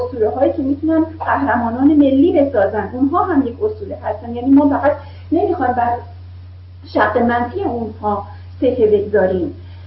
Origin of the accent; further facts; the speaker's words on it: Iran; ما که ایرانی هستیم و بر ایرانی بودن خودمون میبالیم